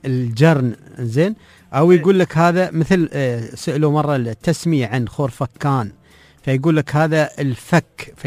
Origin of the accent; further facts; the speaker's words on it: United Arab Emirates; نعم، عندنا في الإمارات الحمد لله أكثر من مكان